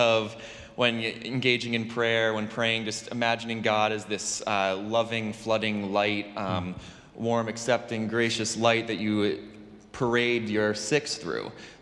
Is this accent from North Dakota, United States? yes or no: no; Massachusetts, United States; Born and raised in Massachusetts, and my own kind of personal faith journey has led me not only here